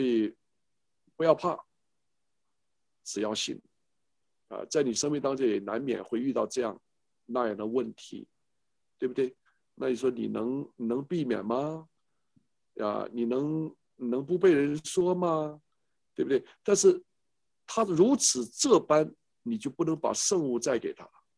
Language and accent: Chinese; China; born there; moved away; 听说我从中国大陆过来的，我的出生在中国大陆，虽然我出国了30多年了